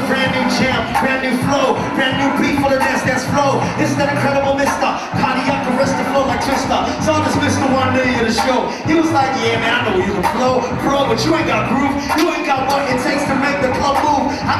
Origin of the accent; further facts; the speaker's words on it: Nigeria; I was like, yo, I'm from Nigeria